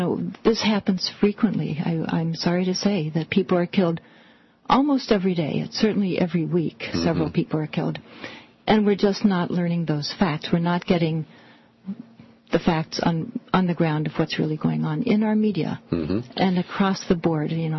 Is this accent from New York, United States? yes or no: no; California, United States; I'm actually from Marin County, although I don't live here now. I was in Sausalito in fall of 2000.